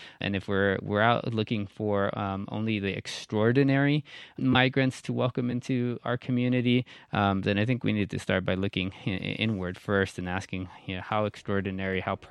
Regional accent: Texas, United States; born there; he was born in Mexico, not far from where I was born in South Texas. We both went to school in South Texas public schools

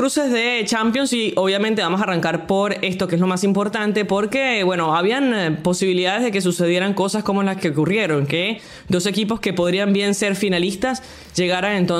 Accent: Venezuela; yo, siendo venezolana y periodista

